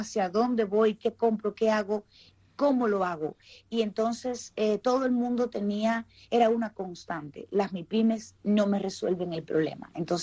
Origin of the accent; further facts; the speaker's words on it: Cuba; porque soy cubano de a pie, y hay una gran realidad